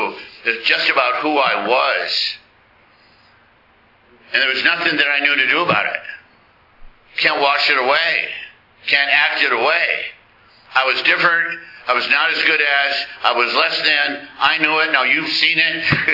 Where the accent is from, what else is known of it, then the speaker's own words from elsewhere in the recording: Midwest, United States; I was raised in the Midwest, and we're some big guys here.